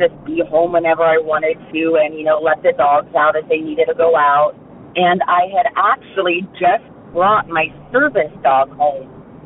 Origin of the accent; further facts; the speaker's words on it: South Vienna, Ohio, United States; I'm from South Vienna, Ohio. It's a little farming town between Dayton and Columbus, middle of nowhere, if you blink, you miss it.